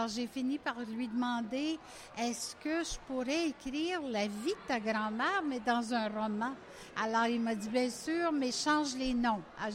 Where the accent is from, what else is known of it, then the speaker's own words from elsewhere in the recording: Sudbury, Ontario, Canada; born there; Je suis née à Sudbury. Alors, mais ça fait longtemps maintenant que j'habite dans l'Outaouais.